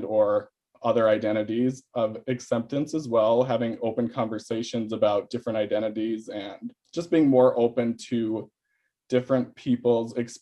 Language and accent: English; Hutchinson, Minnesota, United States; I grew up in Hutchinson, Minnesota. So it's a very rural community with conservative values, obviously.